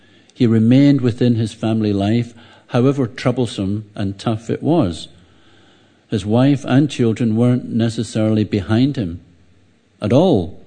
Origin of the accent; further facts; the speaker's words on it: Glasgow, Scotland, United Kingdom; I come from Glasgow